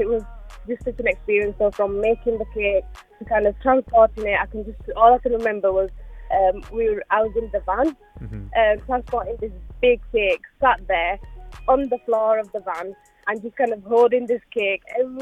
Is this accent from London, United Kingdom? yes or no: no; Huddersfield, Yorkshire and the Humber, United Kingdom; born there; I was born in Huddersfield.